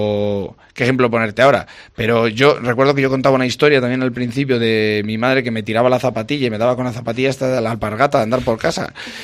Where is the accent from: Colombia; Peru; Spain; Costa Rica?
Spain; Castile and León; Yo, eso, soy de un pueblo de Valladolid y que toda esta toda esta información llegue a mi pueblo, llegue a la última casa de mi pueblo, pues es maravilloso.